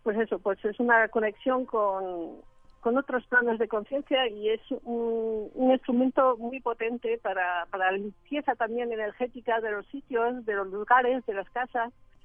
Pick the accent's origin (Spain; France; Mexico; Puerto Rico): France; Spanish is a second language; Sí, soy francesa, pero tengo una madre española.